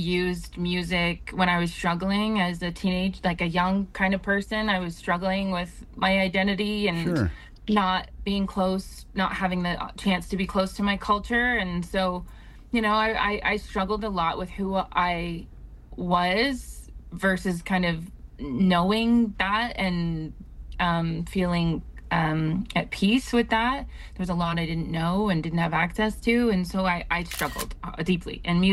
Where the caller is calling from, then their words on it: Edmonton, Alberta, Canada; I am currently from Edmonton, Alberta.